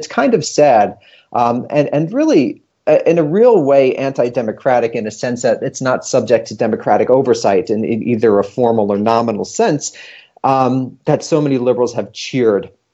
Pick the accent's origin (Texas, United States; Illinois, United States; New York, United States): New York, United States; I'm from New York, I love New York, but it's really an ecosystem unto itself